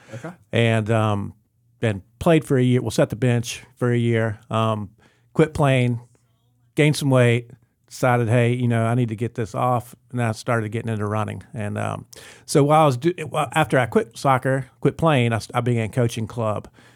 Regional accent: Fayetteville, Georgia, United States; I grew up in Georgia. I was outside of Atlanta in a town called Fayetteville and played in it for a very well-regarded club there.

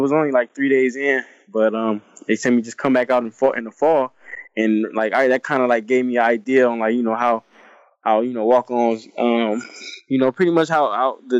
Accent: Detroit, Michigan, United States; We actually moved out of Detroit. I grew up in Detroit.

